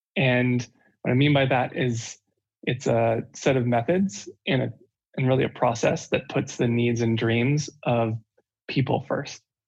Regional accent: United States; So it's very unfamiliar to me as an American

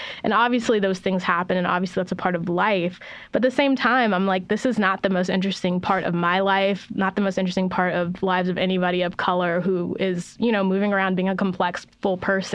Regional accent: San Diego, California, United States; And like growing up in San Diego, I know exactly what type of party that was that she went to.

